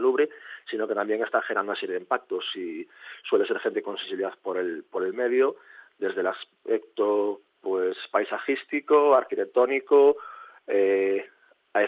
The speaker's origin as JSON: {"language": "Spanish", "region": "Galicia", "country": "Spain", "tie": "born or raised there", "said": "he vuelto para trabajar aquí y para poner en valor mi tierra. Soy nieto de viticultores, mis cuatro abuelos son viticultores. Siempre he visto cómo la tierra nos ha dado de comer y siempre he valorado todo el patrimonio que tenemos en Ribera Sacra."}